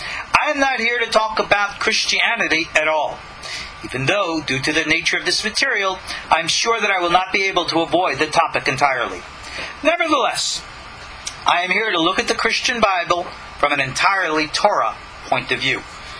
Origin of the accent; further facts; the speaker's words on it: New York, United States; born or raised there